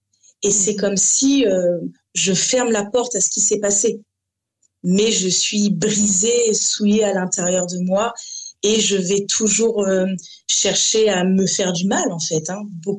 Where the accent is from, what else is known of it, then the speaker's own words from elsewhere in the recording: Lorient, Brittany, France; Moi, je suis native de Lorient, donc en Bretagne, comme tu dis.